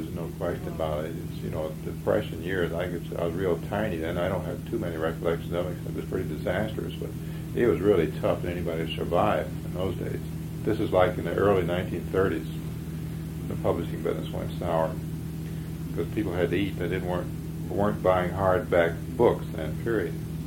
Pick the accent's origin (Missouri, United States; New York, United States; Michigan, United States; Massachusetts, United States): New York, United States; born there; I was born in New York State. My brother was born in Bend, Oregon.